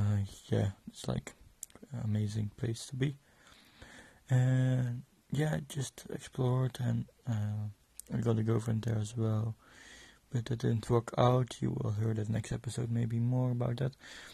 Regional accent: Netherlands; English is a second language; now in South Africa; I am from the Netherlands myself

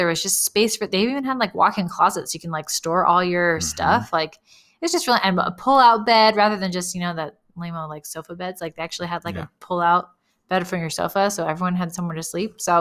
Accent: California, United States; So like I grew up in California, so Disneyland was just a one day thing.

